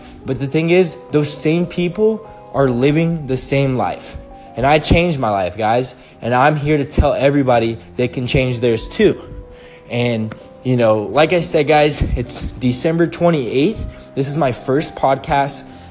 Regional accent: Atlanta, Georgia, United States; now in Las Vegas, United States; I'm from Atlanta, Georgia, and I changed my life.

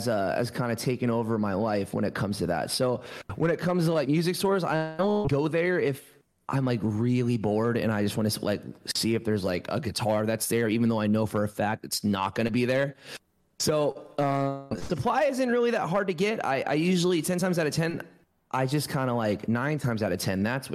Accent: Frederick, Maryland, United States; also born or lived in Alaska; I grew up in Alaska, and then I also grew up in Frederick, Maryland. And I'm going to go with Frederick, Maryland. I grew up in Frederick, Maryland from 2004 until 2015.

